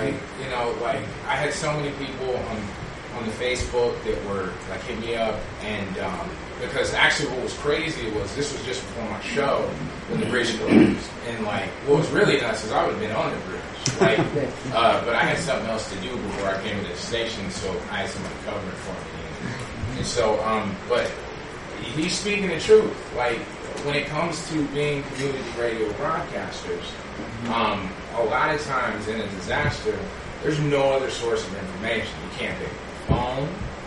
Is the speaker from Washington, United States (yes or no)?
yes; Washington, United States; I'm from Skagit County in Washington State